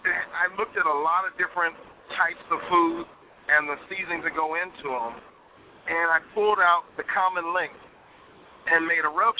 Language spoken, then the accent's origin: English; Long Beach, California, United States; it's in my hometown, so I almost have to go. It's right over at the Queen Mary here in Long Beach.